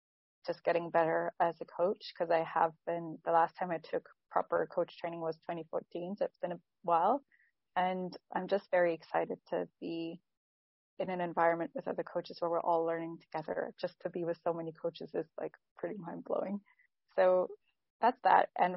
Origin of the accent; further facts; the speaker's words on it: Hesse, Germany; English is a second language; also born or lived in Salzburg, Austria; I'm from Germany, currently in Germany as well, close to Frankfurt. I've lived in Salzburg, Austria for the last 4 years, so I'll be going back and forth during this program.